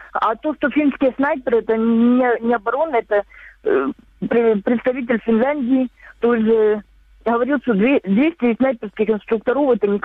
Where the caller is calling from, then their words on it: Sloviansk, Donetsk Oblast, Ukraine; Здравствуйте, Славянск.